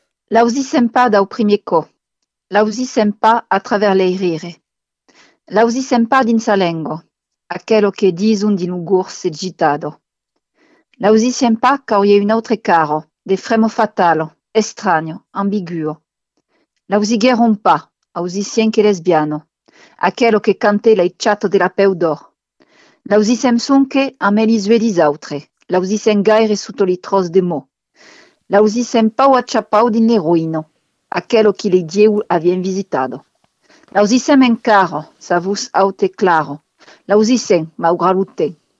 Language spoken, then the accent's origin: French; Nîmes, Occitanie, France; born there; ce serait Nîmes, ma ville natale.